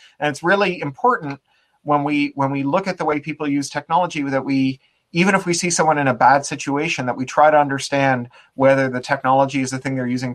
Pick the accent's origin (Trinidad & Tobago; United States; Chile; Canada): Canada; Toronto, Ontario; You know, I grew up in Toronto.